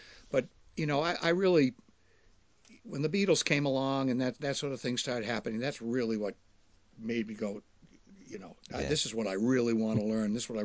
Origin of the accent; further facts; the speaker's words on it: Maine, United States; I'm originally from Maine. My dad was a chemical engineer, and so he worked in the paper mill system up in Maine.